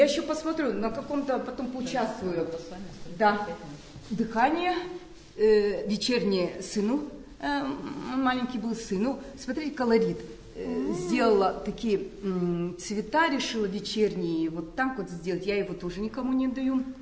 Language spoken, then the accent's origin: Russian; Nizhny Tagil, Sverdlovsk Oblast, Russia; еще дать знать, что мы с Урала, мы с Тагила.